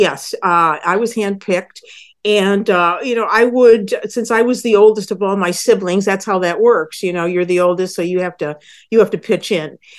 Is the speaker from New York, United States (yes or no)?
yes; New York, United States; So I grew up in Western New York with my Neapolitan grandmother